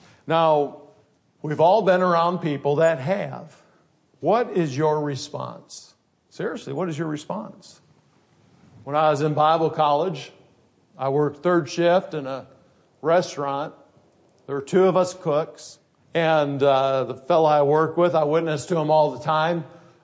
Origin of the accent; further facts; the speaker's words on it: Grand Rapids, Michigan, United States; I grew up in Grand Rapids on the Catholic side of town.